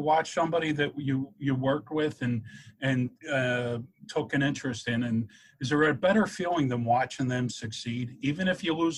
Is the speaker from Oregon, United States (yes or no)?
no; Philadelphia, Pennsylvania, United States; Corner grocery store. I grew up in Philadelphia.